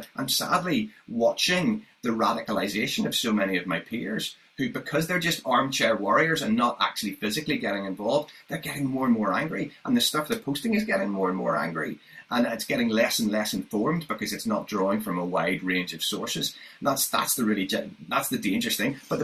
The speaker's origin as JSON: {"language": "English", "region": "Northern Ireland", "country": "United Kingdom", "said": "I mean, I see this because I come from Northern Ireland."}